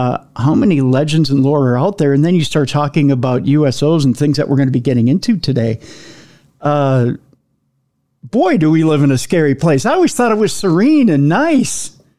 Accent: Minnesota, United States; I growing up in Minnesota, by the way, thanks for calling it the land of bad football.

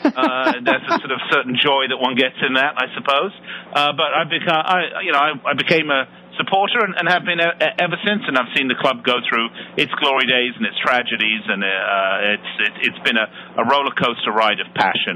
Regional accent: London, United Kingdom; I was born and raised in London

